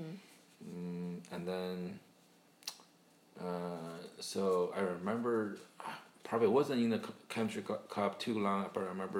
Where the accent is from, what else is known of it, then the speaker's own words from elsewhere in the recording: Beijing, China; Well, I grew up in Beijing, China. Beijing is the capital city of China. I was born in 1968, spent probably the first 26, 27 years of my life in Beijing.